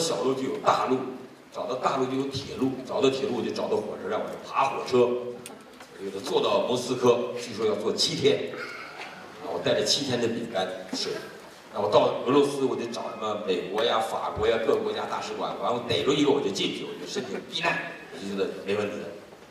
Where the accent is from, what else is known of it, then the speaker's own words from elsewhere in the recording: Northeast China, China; 我是东北人，我从小就看到有人被冻死